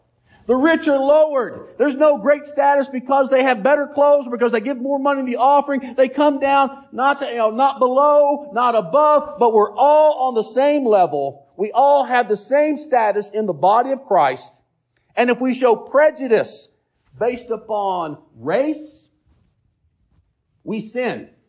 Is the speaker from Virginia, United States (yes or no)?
yes; Virginia, United States; I grew up in Virginia. We fish for trout all the time.